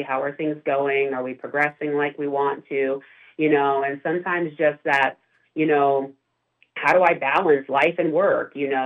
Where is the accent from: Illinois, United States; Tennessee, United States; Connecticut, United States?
Tennessee, United States; Knoxville; No, I'm actually from the Knoxville area. I graduated from Knoxville.